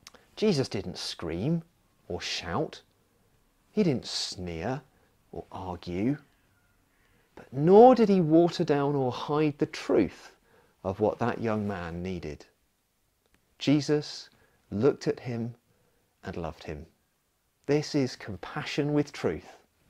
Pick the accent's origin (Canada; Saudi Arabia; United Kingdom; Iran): United Kingdom; Let's be honest, we are British.